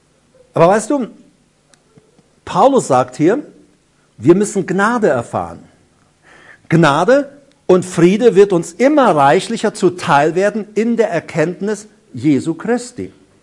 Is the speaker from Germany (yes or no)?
no; Paraguay; Ich bin ja in Paraguay aufgewachsen, in einer Mennonitenkolonie. Meine Mutter gehörte zur Mennonitenkirche.